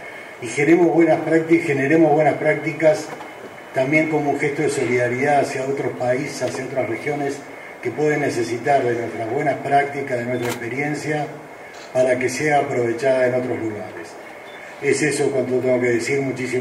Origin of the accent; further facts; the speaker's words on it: Uruguay; a nosotros como uruguayos